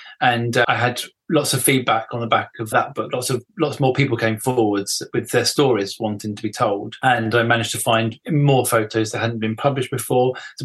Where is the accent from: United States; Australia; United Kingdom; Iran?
United Kingdom; I'm a British author.